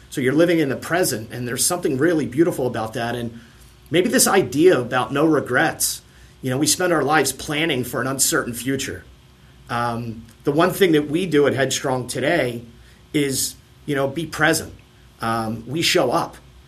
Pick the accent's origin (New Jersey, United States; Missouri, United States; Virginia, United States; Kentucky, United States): Virginia, United States; Charlottesville; we're from Charlottesville, Virginia, and that's where the NCAA championships is going on this year, right?